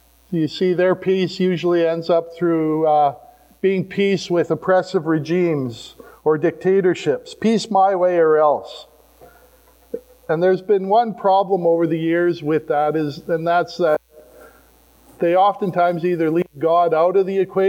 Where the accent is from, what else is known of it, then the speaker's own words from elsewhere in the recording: Alberta, Canada; I grew up in Alberta, where we had the Battle of Alberta between Edmonton and Calgary.